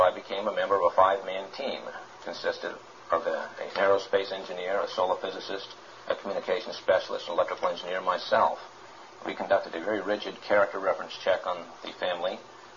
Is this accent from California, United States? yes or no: no; Massachusetts, United States; No, I'm from New England, one in Massachusetts.